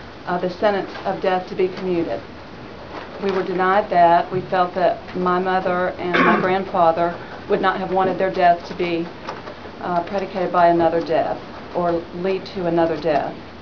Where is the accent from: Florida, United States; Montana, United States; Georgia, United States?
Georgia, United States; Augusta; I'm from Augusta, Georgia.